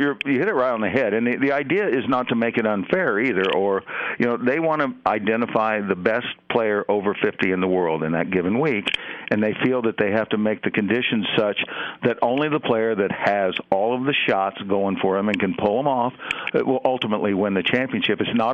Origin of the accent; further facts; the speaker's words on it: Indiana, United States; So I grew up in Kentuckiana, quite frankly, down at the southern end of the state.